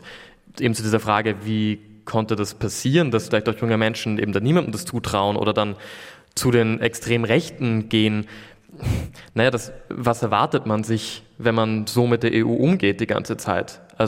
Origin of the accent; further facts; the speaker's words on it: Austria; Also, also bei uns in Österreich gibt es eben 5 Parlamentsparteien